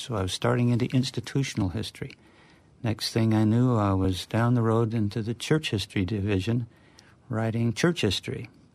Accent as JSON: {"language": "English", "town": "Farmington", "region": "Utah", "country": "United States", "tie": "born or raised there", "said": "I got into the university, I was interested in the community itself and did a thesis on Farmington, my hometown."}